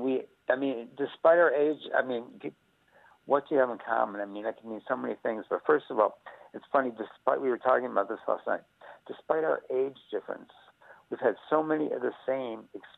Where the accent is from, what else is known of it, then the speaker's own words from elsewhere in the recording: United States; I'm from America.